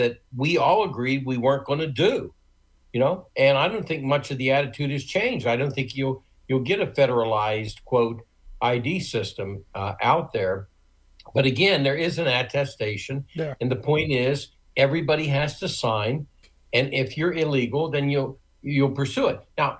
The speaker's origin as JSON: {"language": "English", "town": "Wheeling", "region": "West Virginia", "country": "United States", "tie": "born there", "said": "And I was born in Wheeling, West Virginia."}